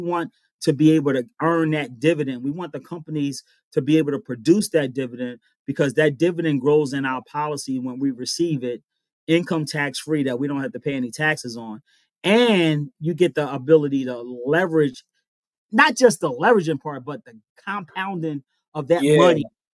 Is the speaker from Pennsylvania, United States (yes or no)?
yes; Philadelphia, Pennsylvania, United States; Growing up in North Philly, and you the youngest of 8 kids